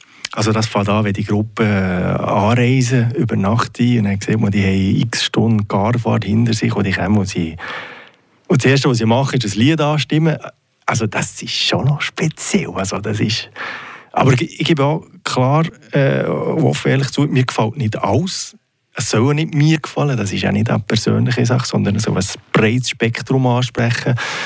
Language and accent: German; Fribourg, Switzerland; Also als Freiburger kommt man vorhin nicht darum